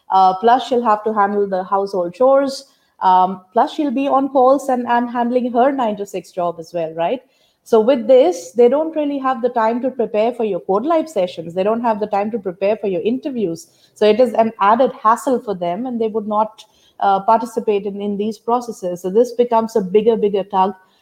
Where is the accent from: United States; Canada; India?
India; now in Germany; I'm Indian, so I know it happens, you know, way back home in India